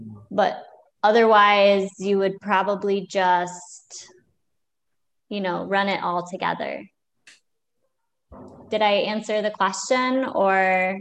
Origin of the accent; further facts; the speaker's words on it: Michigan, United States; I'm from Michigan, which is close to Canada, and we sound more like Canadians.